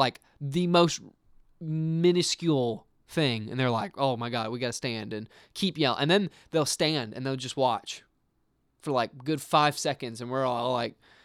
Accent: Nashville, Tennessee, United States; we're from Nashville, by the way.

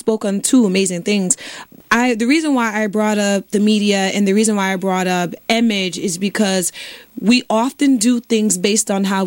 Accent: Bridgeport, Connecticut, United States; I'm from Bridgeport, mm-hmm. and I know we're all from different areas

